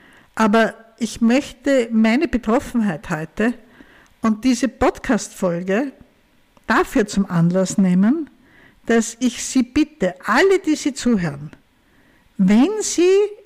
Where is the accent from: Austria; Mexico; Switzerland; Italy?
Austria; Bei uns in Österreich ist es leider so, dass diese Diabetes-Schulungskurse, die so fein sind am Anfang, dass die weniger werden.